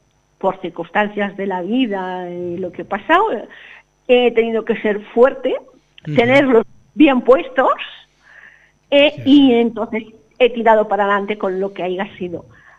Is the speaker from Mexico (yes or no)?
no; Sabadell, Catalonia, Spain; also born or lived in Mallorca / Valencia; yo soy de Sabadell, he estado muchísimos años en Sabadell, uh-huh. Luego me fui, he estado viviendo en Mallorca cuatro años y pico, cinco, luego me fui a Valencia.